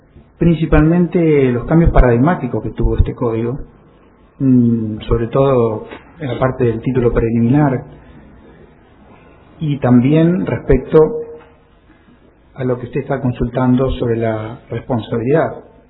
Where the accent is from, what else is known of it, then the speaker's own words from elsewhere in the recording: Comodoro Rivadavia, Chubut, Argentina; soy de Comodoro Rivadavia